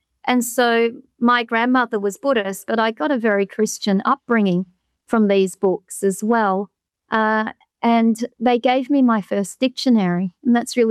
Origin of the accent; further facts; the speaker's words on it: Australia; I'm an Australian. I was born in Australia, and I grew up here